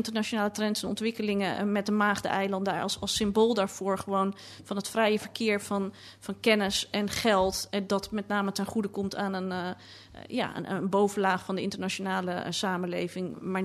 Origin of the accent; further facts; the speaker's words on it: Amsterdam, North Holland, Netherlands; toen ik in de jaren 80 opgroeide in Amsterdam en ik wel eens tegen mensen op vakantie of wat dan ook zei, ik kom uit Amsterdam, dat ze dan heel moesten lachen, want ik had geen plat Amsterdams accent.